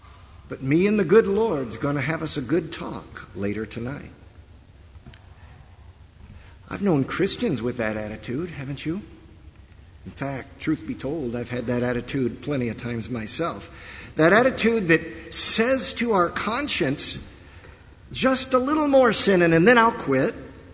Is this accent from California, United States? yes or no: no; Oklahoma, United States; He came from Oklahoma, and I was from Oklahoma.